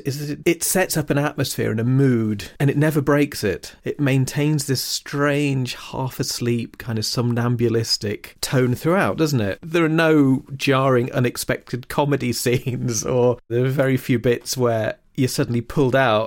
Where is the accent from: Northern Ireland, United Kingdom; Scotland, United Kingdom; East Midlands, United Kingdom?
East Midlands, United Kingdom; accent: Lincolnshire; Talking with my little Lincolnshire accent.